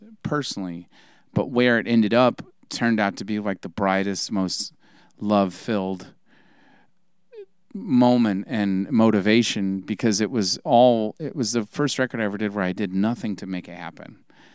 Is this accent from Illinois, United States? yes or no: no; Indiana, United States; I grew up in Indiana where there was no water. It was like Lake Michigan, I thought was the ocean, legitimately, until someone had to remind me that's not the ocean.